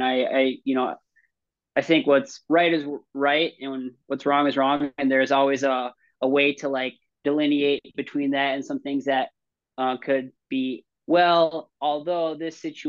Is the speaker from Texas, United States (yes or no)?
no; Blaine, Minnesota, United States; I didn't grow up in a small town. I grew up in Blaine, 50,000 people was the city population, big school